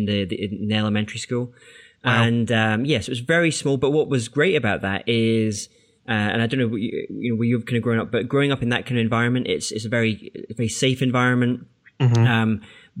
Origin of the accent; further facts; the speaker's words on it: Scotland, United Kingdom; I grew up in an ex-mining village on the west coast of Scotland. Very small, kind of rural type of environment. It was all kind of fields